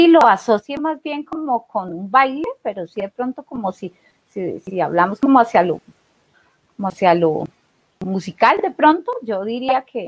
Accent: Colombia; es que el tema de la etnoeducación es un tema demasiado importante para el reconocimiento de nosotros como colombianos

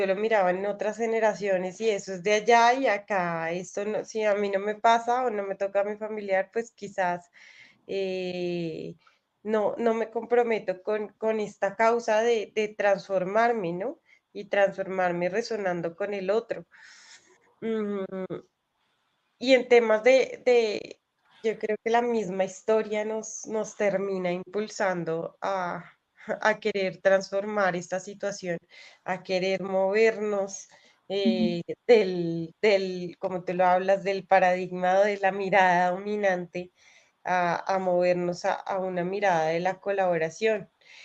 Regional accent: Colombia; a nosotros como colombianos y colombianas

